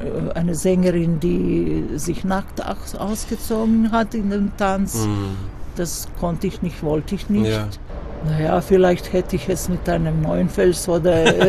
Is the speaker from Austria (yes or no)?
no; Zagreb, City of Zagreb, Croatia; hier in Zagreb, weil das meine Heimatstadt ist.